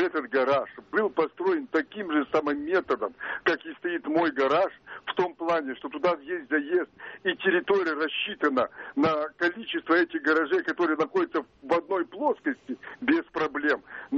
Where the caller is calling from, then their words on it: Moscow, Russia; я из Москвы.